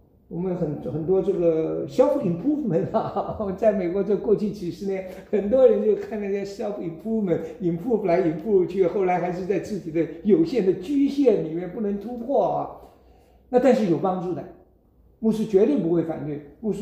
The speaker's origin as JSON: {"language": "Chinese", "country": "China", "said": "我们中国人也讲啊"}